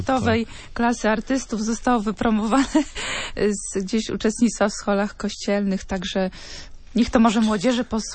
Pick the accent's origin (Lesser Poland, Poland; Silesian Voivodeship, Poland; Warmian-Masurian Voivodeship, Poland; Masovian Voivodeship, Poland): Masovian Voivodeship, Poland; Warsaw; ja pochodzę z Warszawy, z Ursusa